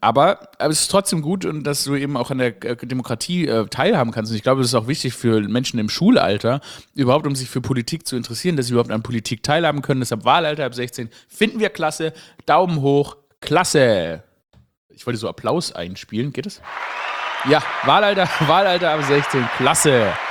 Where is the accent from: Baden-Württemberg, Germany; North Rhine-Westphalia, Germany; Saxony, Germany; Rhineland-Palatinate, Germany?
Baden-Württemberg, Germany; born there; weil ich Schwäbin, Schwabe bin, dass sie, oder gebürtiger Schwabe bin